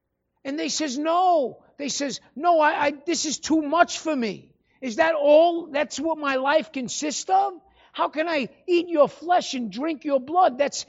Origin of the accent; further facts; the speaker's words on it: New York, United States; I know. Don't charge me. I'm from New York.